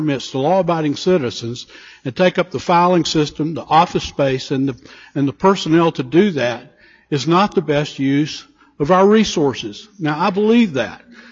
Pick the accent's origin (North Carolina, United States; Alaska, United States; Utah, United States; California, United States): North Carolina, United States; I grew up in Cabarrus County, where J.B. Roberts would issue one permit, pistol purchase permit, to anyone.